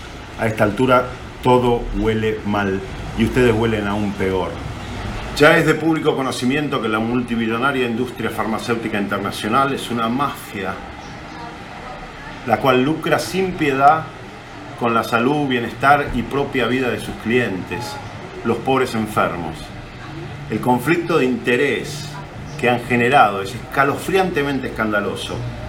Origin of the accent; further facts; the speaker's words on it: Argentina; also born or lived in United States; now in Europe; Como argentino, en primer lugar dirijo este mensaje al presidente Alberto Fernández y a todos sus ministros. Y como médico ejerciendo desde hace muchos años en Estados Unidos y actualmente en Europa